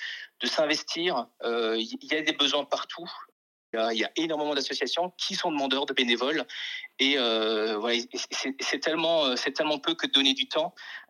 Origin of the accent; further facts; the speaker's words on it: Algeria; donc un nom qui vient d'Algérie, hein, je suis originaire d'Algérie, j'ai 46 ans